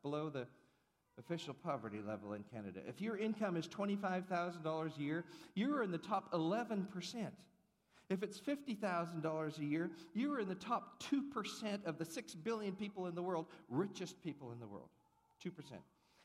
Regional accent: India; I was born and raised in India.

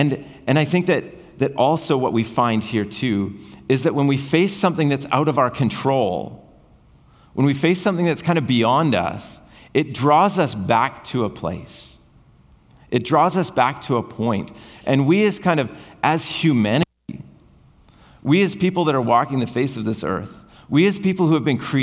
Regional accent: British Columbia, Canada; growing up in the Kootenay region, we had the whole reason that people came to that region in British Columbia was because of a gold rush.

